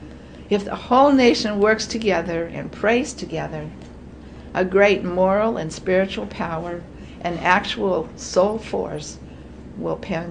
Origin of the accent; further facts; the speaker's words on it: California, United States; let me tell you, being a Californian, it was a concern